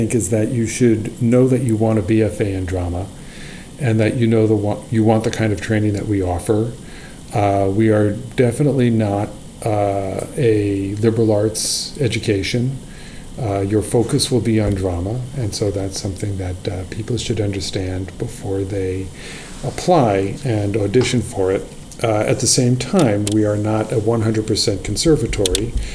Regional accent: New York, United States; actually, as a New Yorker. I toyed with the idea of going to college in New York

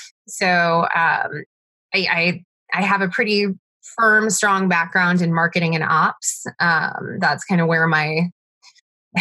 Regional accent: St. Louis, Missouri, United States; When I was in college, I'm originally from St. Louis and I started a webzine called FTL Scene.

